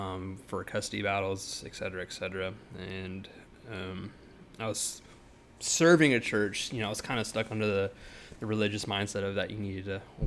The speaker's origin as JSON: {"language": "English", "town": "Sacramento", "region": "California", "country": "United States", "said": "So I'm 28, you know. Been in California my whole life. I'm originally from Sacramento."}